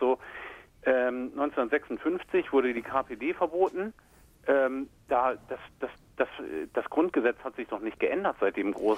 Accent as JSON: {"language": "German", "town": "Klein-Trebbow", "region": "Mecklenburg-Vorpommern", "country": "Germany", "said": "ich komme halt aus der Nähe von Lübsdorf, aus Klein-Trebbow. Das ist ein kleines Dorf in Nordwestmecklenburg."}